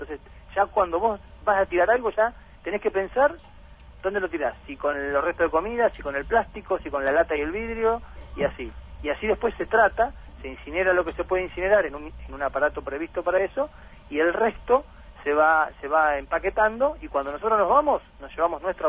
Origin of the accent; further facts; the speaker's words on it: Lanús, Buenos Aires Province, Argentina; Yo nací en Lanús, provincia de Buenos Aires, ¿no? Soy de Buenos Aires. Conozco un montón del país porque estuve destinado en la Patagonia, en la Mesopotamia. Pero después de venir acá un año